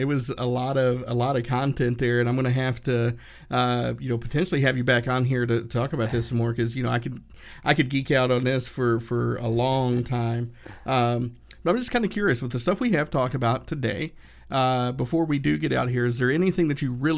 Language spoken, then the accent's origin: English; Tennessee, United States; I grew up in Northeast Tennessee, not far from Dollywood